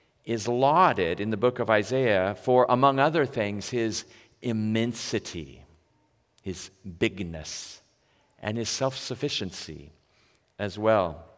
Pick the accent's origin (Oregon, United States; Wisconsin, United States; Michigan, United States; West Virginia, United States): Oregon, United States; Vale; also born or lived in Myrtle Point; I grew up in Oregon in very small rural towns. Half of my childhood was in eastern Oregon, a town called Vail. It was a cowboy town of about 1,700 people.